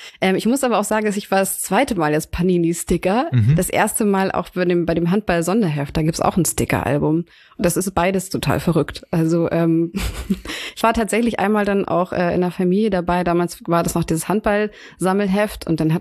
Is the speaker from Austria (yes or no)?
no; Norte, Portugal; In Westen, ja gut, das ist nicht ganz meinem Gebiet. Ich komme aus dem Norden.